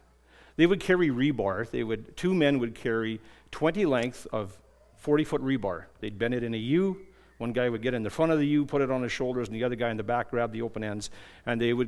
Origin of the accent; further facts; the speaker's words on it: Canada; One was Big Canada, because I was from Canada, and I'm bigger than everyone else there